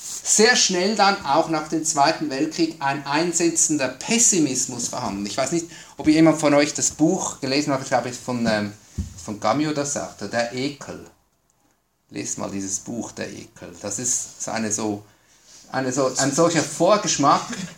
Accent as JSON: {"language": "German", "country": "Switzerland", "said": "je nach Staat, bei uns in der Schweiz war es etwas später, bis etwa Mitte 20. Jahrhundert."}